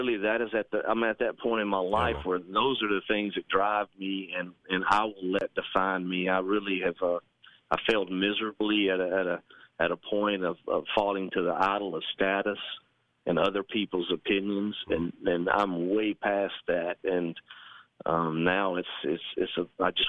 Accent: Mississippi, United States; I got back to Mississippi, my home state, and man, was able to turn that program immediately

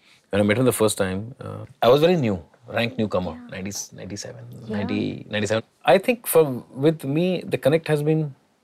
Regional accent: Delhi, India; So he got this record player in Delhi. I was born and brought up in Delhi.

